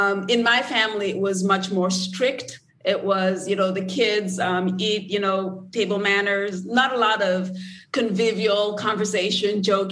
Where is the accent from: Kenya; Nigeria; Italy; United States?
Kenya; Nairobi; I grew up in Nairobi, Kenya.